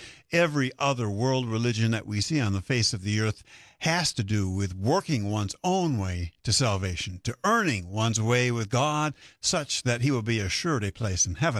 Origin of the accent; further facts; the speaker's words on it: Michigan, United States; For example, I grew up in Western Michigan, where we lived and worked and recreated on the Great Lakes.